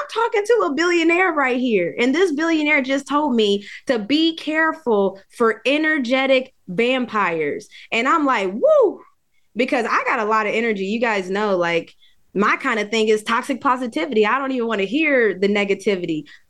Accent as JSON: {"language": "English", "region": "West Virginia", "country": "United States", "said": "I'm from West Virginia."}